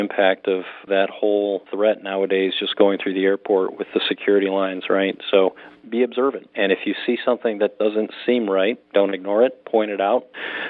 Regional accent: Hamburg, New York, United States; Well, I grew up in Hamburg and went through the elementary school, then Pleasant Avenue, and then Hamburg Junior and Hamburger Senior High.

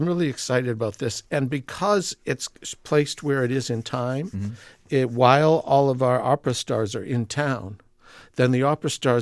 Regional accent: Boston, Massachusetts, United States; I grew up in Boston. When I was a teenager, I played on the Boston Symphony Hall stage

